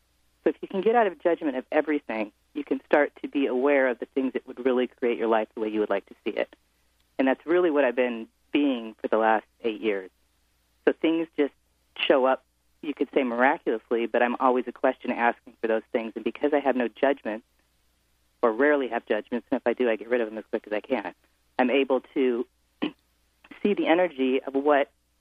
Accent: Edmonds, Washington, United States; now in San Francisco, United States; living in the suburbs in San Francisco here, just like where I grew up in Edmonds.

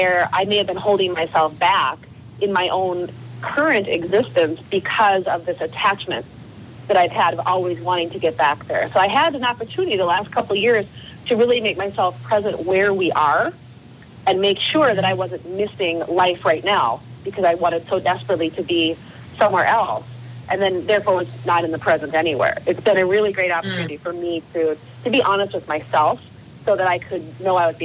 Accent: Midwest, United States; Yes, we both are. In fact, we're both from the Midwest.

